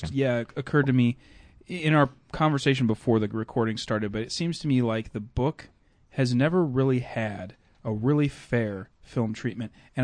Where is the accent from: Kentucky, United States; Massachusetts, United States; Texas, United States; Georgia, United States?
Kentucky, United States; now in Hollywood, United States; Well, actually, I grew up in Kentucky, so I can definitely talk about the NRA